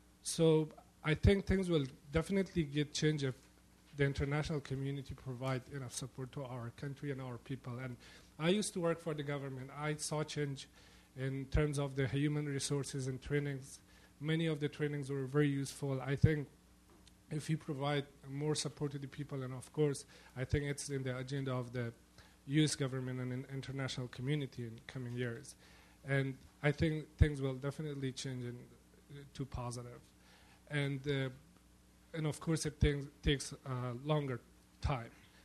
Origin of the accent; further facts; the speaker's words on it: Afghanistan; English is a second language; I'm a student from Afghanistan, and okay, I will be going back to Afghanistan in 2 weeks.